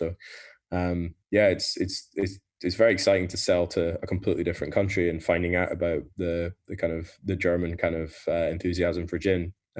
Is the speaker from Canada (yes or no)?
no; Scotland, United Kingdom; just make it very clear that I'm a Scotsman, then I'd be much happier.